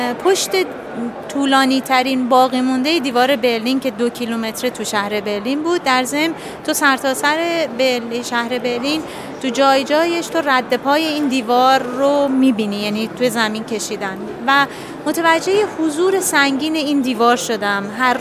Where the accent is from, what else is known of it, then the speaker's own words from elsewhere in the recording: Iran; also born or lived in Australia; 6 سال توی استرالیا زندگی کرده بودم و به عنوان یک فرد ایرانی شاهد تبعیض آشکاری